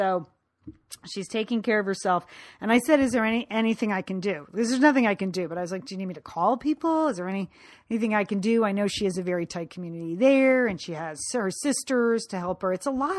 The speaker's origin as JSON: {"language": "English", "region": "Connecticut", "country": "United States", "tie": "born or raised there", "said": "one of my oldest friends from growing up in Connecticut from high school."}